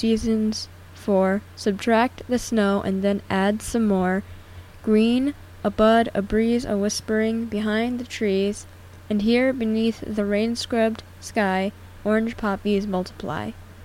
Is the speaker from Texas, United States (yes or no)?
no; Hudson, New York, United States; I'm a student at Hudson High School, and I'm also from Hudson.